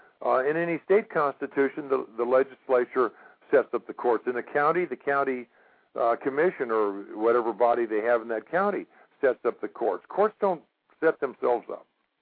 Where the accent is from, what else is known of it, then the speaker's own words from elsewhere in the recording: Florida, United States; And they knew I was from Florida, so they said, " … will you sit on the jury?"